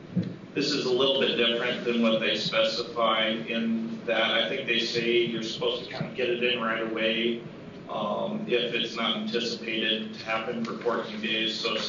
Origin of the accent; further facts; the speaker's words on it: Iowa, United States; And I'm personally from Hardin County, and I do a lot of Hardin County and Franklin County's drainage district work.